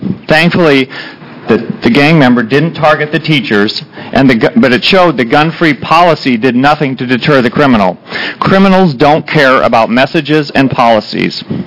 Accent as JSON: {"language": "English", "town": "Beaverton", "region": "Oregon", "country": "United States", "said": "I'm from Beaverton"}